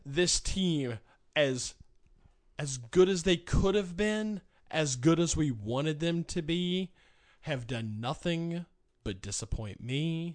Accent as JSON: {"language": "English", "country": "Ireland", "said": "I'm Irish."}